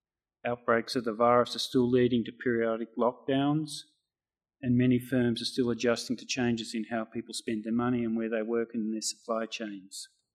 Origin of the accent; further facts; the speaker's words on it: Wagga Wagga, New South Wales, Australia; because I grew up in Wagga in southern New South Wales